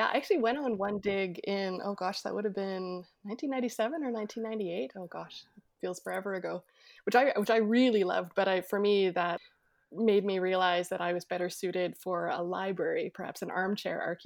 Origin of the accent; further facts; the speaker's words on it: Edmonton, Alberta, Canada; I was born and raised here in the Edmonton area.